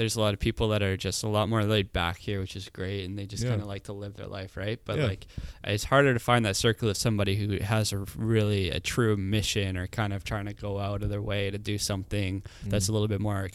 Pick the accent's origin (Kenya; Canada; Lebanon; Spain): Canada; Chilliwack, British Columbia; I grew up in Chilliwack and I loved the river and the mountains and everything else.